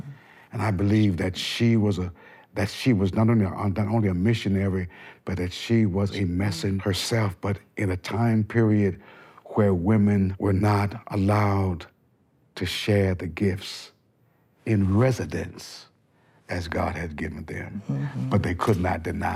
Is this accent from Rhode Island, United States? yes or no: no; Detroit, Michigan, United States; And I grew up in a church in Detroit, Michigan. I'm from Detroit, Michigan.